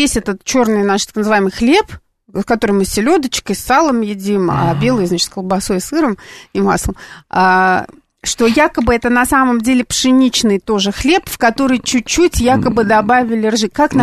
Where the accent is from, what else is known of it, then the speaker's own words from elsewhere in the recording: Saint Petersburg, Russia; а я из Петербурга